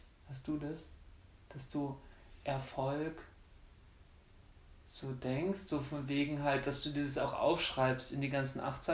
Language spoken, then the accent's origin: German; Germany; Ich war mal in China und so und meinte, ich komme aus Deutschland.